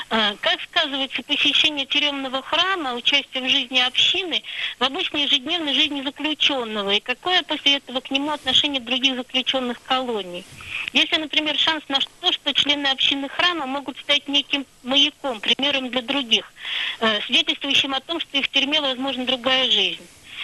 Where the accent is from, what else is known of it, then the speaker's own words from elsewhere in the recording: Saint Petersburg, Russia; я из Санкт-Петербурга.